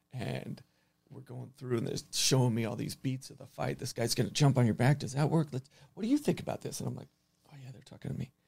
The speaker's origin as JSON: {"language": "English", "town": "Encino", "region": "California", "country": "United States", "said": "yeah, I'm from Encino. I'm super Western."}